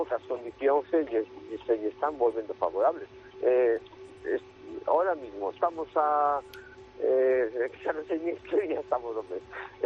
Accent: Galicia, Spain; Eu que son dunha zona costeira, que son das Rías Baixas

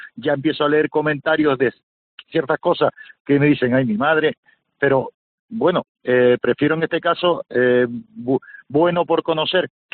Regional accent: Canary Islands, Spain; somos del Tenerife y defendemos lo nuestro, y creo y firmemente lo creo que esta tierra, Canarias

